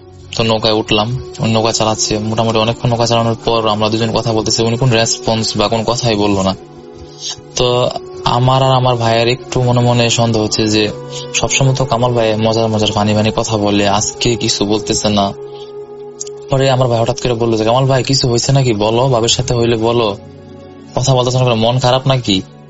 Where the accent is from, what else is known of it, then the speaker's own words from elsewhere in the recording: Abdullahpur, Dhaka Division, Bangladesh; now in Narsingdi, Bangladesh; নরসিংদীতে থাকি, কিন্তু ঘটনাটা ঘটেছে আমার গ্রামে। আমার গ্রামের বাড়ি কিশোরগঞ্জ জেলা অষ্টগ্রাম থানা আবদুল্লাহপুর গ্রামে।